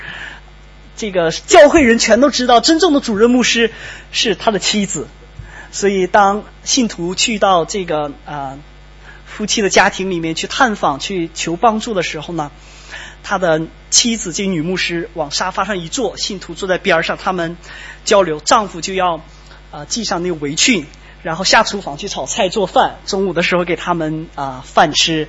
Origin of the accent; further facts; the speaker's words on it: Yanji, Jilin, China; 在我的家乡里面我们居住的那个城市叫延吉，离我们家乡附近还有一个城市叫敦化。这个城市跟我们家乡的城市差不多大，大概有人口差不多80万左右吧